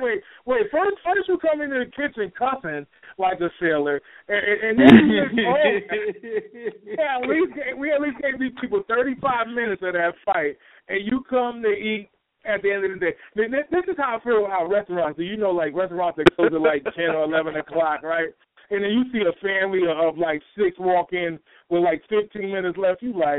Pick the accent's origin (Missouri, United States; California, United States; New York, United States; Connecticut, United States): Connecticut, United States; I'm from Connecticut, but I'm a Minnesota Twins fan